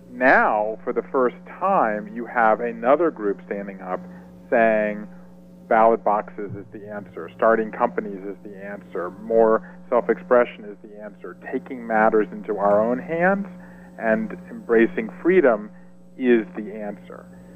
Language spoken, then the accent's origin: English; Savannah, Georgia, United States; I grew up in South Georgia. I grew up in Savannah.